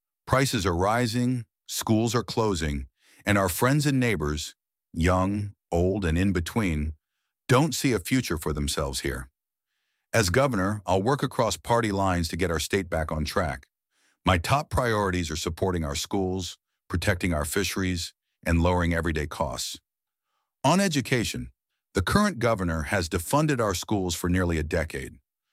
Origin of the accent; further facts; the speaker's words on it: Sitka, Alaska, United States; I'm from Sitka.